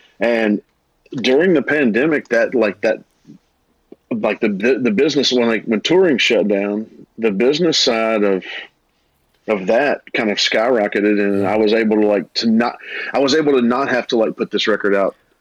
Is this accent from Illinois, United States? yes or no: no; Hainesville, Louisiana, United States; I grew up in Hainesville, and then moved. And I ended up, when I started playing music, I moved to Ruston, where Louisiana Tech is